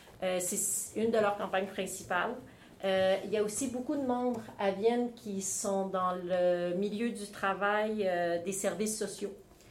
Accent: Quebec, Canada; moved away; Aujourd'hui, moi, je viens du Québec, donc j'ai une petite expérience là, qui commence à dater. Ça fait 2 ans que je suis ici maintenant.

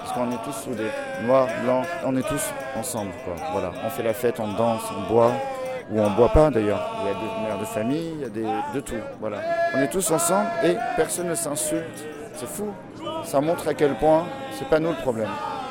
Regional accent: Provence-Alpes-Côte d'Azur, France; Moi, je viens de la Belle de Mai.

